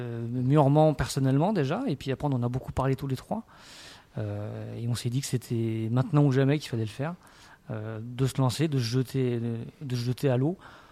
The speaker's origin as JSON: {"language": "French", "region": "Auvergne-Rhône-Alpes", "country": "France", "said": "Je suis savoyard"}